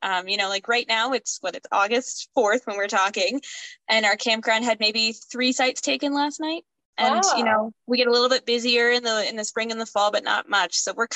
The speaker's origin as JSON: {"language": "English", "region": "Maryland", "country": "United States", "said": "I'm from Maryland originally, back on the East Coast. I lived in a rural part of Maryland, or at least what I thought was rural until I moved out here."}